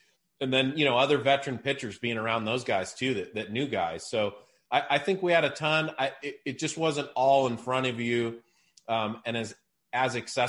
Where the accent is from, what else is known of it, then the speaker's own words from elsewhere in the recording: Seattle, Washington, United States; ever since I was a kid, I was a fan of Major League Baseball, and growing up in Seattle, followed the Mariners.